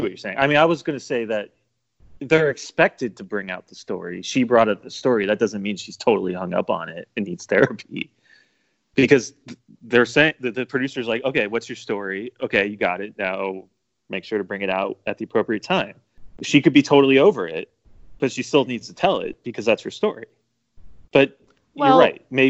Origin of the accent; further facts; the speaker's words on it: Louisiana, United States; Like, I'm from Louisiana. I'm from the South. I'm from a state that's right next to Texas.